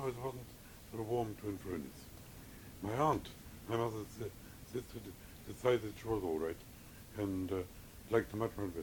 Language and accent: English; England, United Kingdom; Because I was brought up in England.